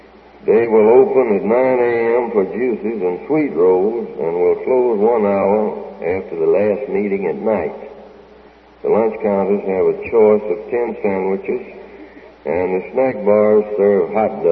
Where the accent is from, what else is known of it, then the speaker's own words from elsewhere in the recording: Mississippi, United States; from Mississippi.